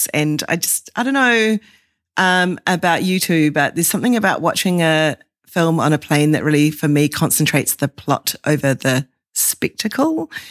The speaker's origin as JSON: {"language": "English", "country": "New Zealand", "said": "I have to say this as a New Zealander, does bring us back to Australia."}